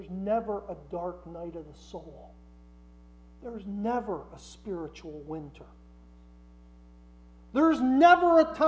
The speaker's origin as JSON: {"language": "English", "town": "Mansfield", "region": "Pennsylvania", "country": "United States", "tie": "born or raised there", "said": "The little town I grew up in Mansfield, Pennsylvania, the stores were open Monday, Tuesday, Thursday, Friday from 9 to 5."}